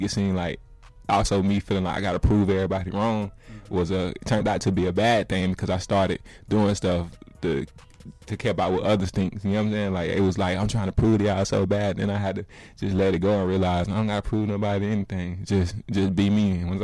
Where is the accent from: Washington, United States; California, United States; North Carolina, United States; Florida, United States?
Florida, United States; Pensacola; I'm from Pensacola, Florida, little small town. You know, it's kind of rough